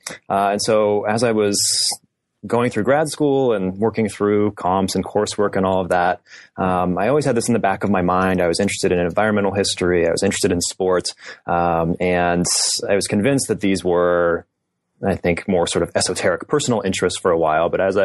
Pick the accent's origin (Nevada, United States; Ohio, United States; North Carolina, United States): Nevada, United States; Reno; So I grew up in Reno, Nevada. Went to University of Nevada, Reno as an undergraduate.